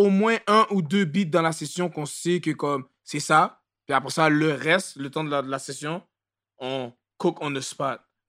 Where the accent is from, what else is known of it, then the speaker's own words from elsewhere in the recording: Montreal, Quebec, Canada; born there; Je suis né à Montréal.